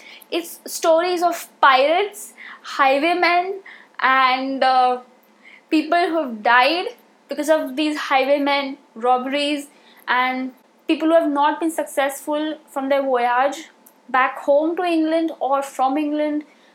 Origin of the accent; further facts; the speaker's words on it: Mumbai, Maharashtra, India; Now, I come from Mumbai